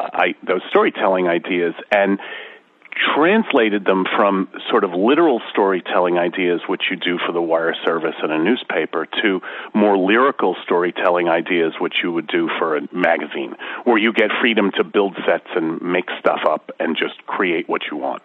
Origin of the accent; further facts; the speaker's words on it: New York, United States; I grew up just over the city line, and I was born in New York City. But we grew up in suburbia.